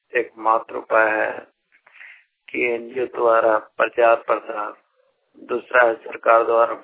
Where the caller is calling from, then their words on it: Pratappur, Jharkhand, India; ग्राम लिप्ता post Pratappur जिला चतरा झारखंड के निवासी हूँ।